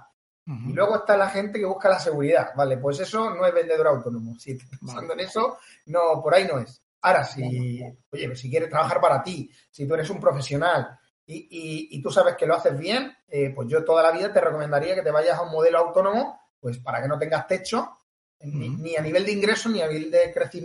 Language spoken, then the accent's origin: Spanish; Tarragona, Catalonia, Spain; now in Cambrils, Spain; Así que yo soy catalán, soy catalán.